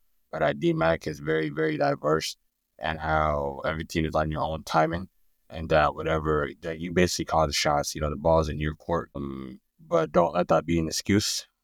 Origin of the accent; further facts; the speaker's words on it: Des Moines, Iowa, United States; My hometown is Des Moines.